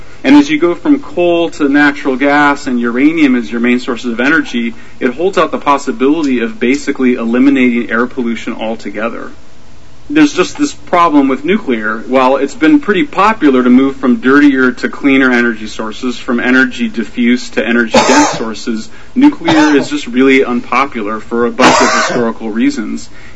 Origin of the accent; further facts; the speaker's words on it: California, United States; In my home state of California, we've been stuffing a lot of natural gas into the side of a mountain